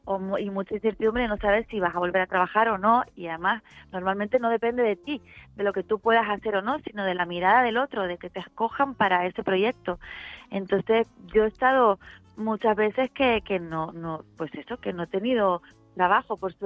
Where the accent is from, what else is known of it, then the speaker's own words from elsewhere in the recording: Canary Islands, Spain; como buena canaria he crecido en el mar